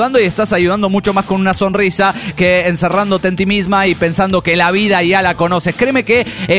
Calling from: San Salvador, El Salvador; de San Salvador, El Salvador.

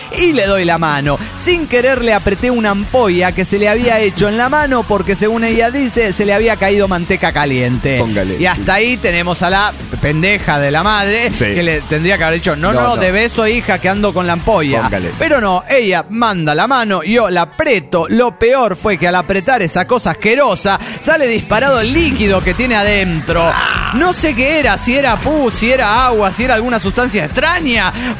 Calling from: Pénjamo, Guanajuato, Mexico; de Pénjamo.

